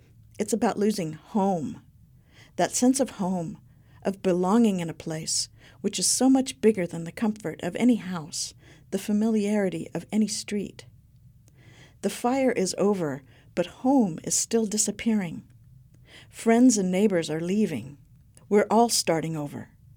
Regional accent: Chico, California, United States; now in Paradise, United States; I live in Paradise, and I love it. No one has been more surprised by this than me. I grew up in Chico, the college town just down the hill, and like many Flatlanders, I helped perpetuate local prejudices about the place.

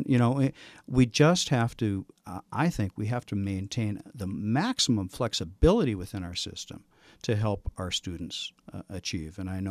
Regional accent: Grand Forks, North Dakota, United States; Because as a kid growing up in Grand Forks, we were lower middle class family.

